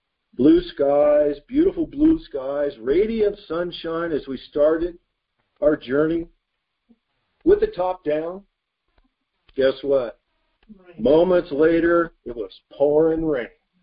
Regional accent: Midwest, United States; This is, you know, look, I grew up in the Midwest.

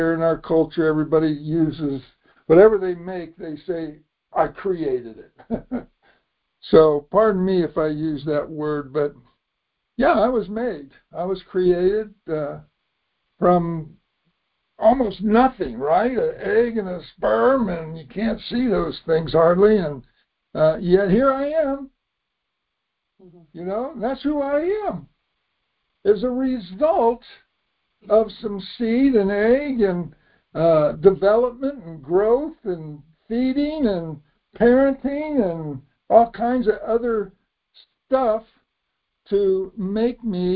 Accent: Bethesda, Maryland, United States; born there; And I was born in Bethesda, Maryland, the Naval Hospital there.

